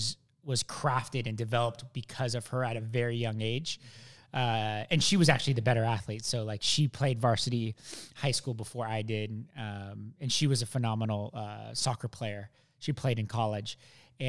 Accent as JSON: {"language": "English", "town": "Wenatchee", "region": "Washington", "country": "United States", "tie": "born or raised there", "also_born_or_lived": "Seattle", "said": "I grew up in Wenatchee, Washington. I was born in Seattle. My mom and dad are both immigrants."}